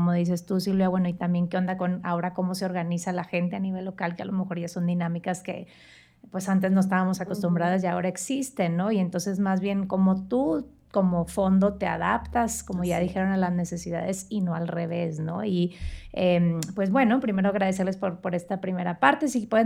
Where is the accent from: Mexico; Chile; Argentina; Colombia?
Mexico; Monterrey, Nuevo León; now in Mexico City, Mexico; cuando vine de Monterrey a vivir a la Ciudad de México, que el lenguaje es completamente distinto